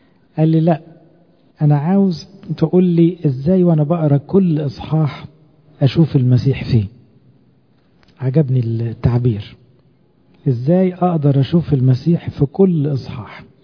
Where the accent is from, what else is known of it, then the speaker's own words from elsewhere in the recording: Egypt; احنا كشعب مش غاوي هدوء عموما كمصريين